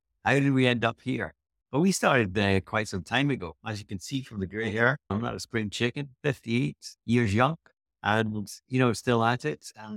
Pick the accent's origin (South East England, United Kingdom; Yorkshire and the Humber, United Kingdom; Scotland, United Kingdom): Scotland, United Kingdom; Edinburgh; So way back when, whatever it was, we grew up in Edinburgh, Scotland, and I started a donut kiosk.